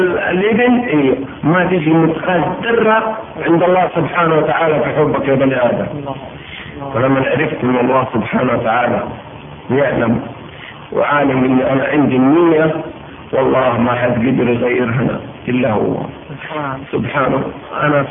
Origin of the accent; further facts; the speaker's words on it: Mecca, Makkah Province, Saudi Arabia; انا ولد مكة وما حجيت، انا ولد مكة وما صمت